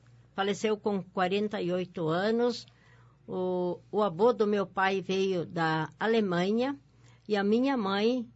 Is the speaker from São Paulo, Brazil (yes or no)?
no; Rio Grande do Sul, Brazil; Eu sou natural do Rio Grande do Sul